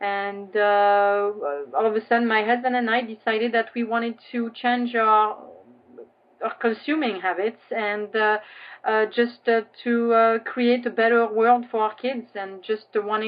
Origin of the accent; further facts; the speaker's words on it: France; moved away as an adult; now in United States; so I'm originally from France, and I met my husband, who's American. We lived in Europe for a while